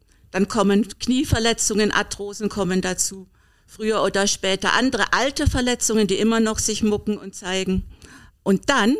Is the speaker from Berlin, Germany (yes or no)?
yes; Berlin, Germany; Also ich komme ja aus Berlin und Berlin bietet ja eigentlich alles an.